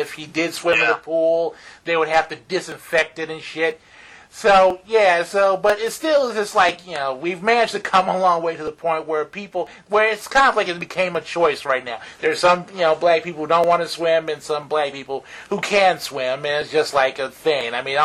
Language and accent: English; Texas, United States; now in North Carolina, United States; I'm from Texas, so when I had a bike, it's like nothing but flatlands down there.